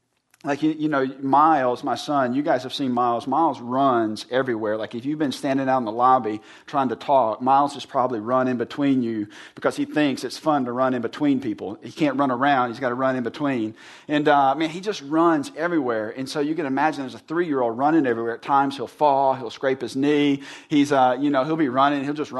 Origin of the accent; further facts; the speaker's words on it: Mississippi, United States; You can imagine growing up in Mississippi, it like changes 20 degrees every day, right?